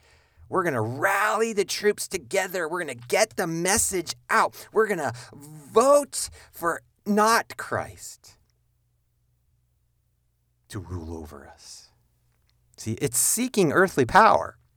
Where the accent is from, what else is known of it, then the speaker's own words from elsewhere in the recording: United States; born there; But I am not an American as an identity any more than I am anything else. I just was fortunate enough to be born here.